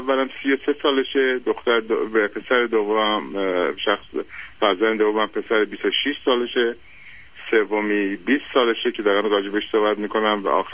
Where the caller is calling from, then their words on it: Japan; also born or lived in United States; من الان از ژاپن دارم خدمتون زنگ میزنم، ولی ما دودن 35 سال امریکا هستیم